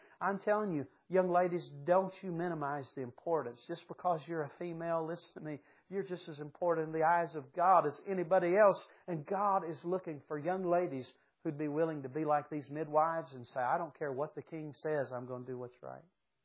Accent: Yadkinville, North Carolina, United States; I was born and raised near Yadkinville, North Carolina.

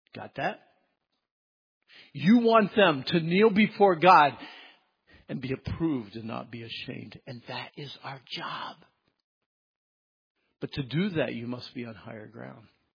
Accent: Pennsylvania, United States; When I was a kid, I grew up in Pennsylvania. Again, I was raised by my grandparents.

